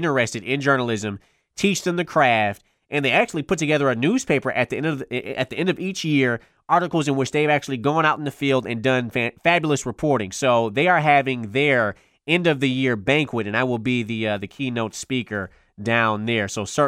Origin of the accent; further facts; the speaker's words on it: Detroit, Michigan, United States; I will be heading down to my hometown. That's right, Detroit, Michigan.